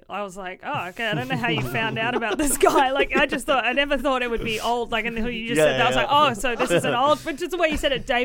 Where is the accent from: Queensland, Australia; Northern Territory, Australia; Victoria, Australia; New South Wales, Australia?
Queensland, Australia; but I grew up in Queensland and that all happened down here.